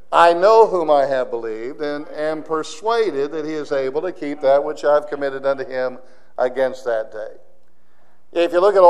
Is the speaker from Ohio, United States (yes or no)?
yes; Lima, Ohio, United States; I'm from Ohio. I grew up in Ohio, in Lima, Ohio, and they have Buckeyes over there.